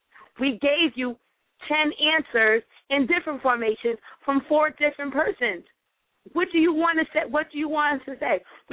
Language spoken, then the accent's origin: English; New York City, New York, United States; I'm just keeping it 100. I'm from New York City.